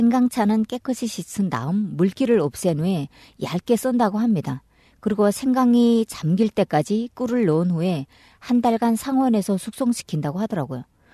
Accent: North Korea; moved away; 북한에서 살때 대학 기숙사에서 늘 가시오갈피 차를 마셨었고 또 집에서도 부모님들이 즐겨 차를 드셨어요. 그러나 당시 저희 고향에서는 차를 마신다는 것을 신세대 문화를 받아들인 가정으로 인식할 만큼 차 문화가 일상화되어 있진 않았거든요.

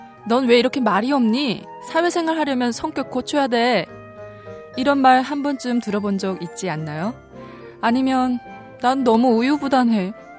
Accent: Musan, North Hamgyong, North Korea; now in South Korea; 저는 똑소리 나는 무산 여자

